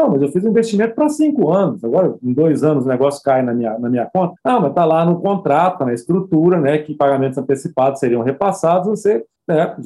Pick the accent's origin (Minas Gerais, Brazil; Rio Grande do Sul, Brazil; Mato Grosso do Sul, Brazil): Minas Gerais, Brazil; sou mineiro, sou desconfiado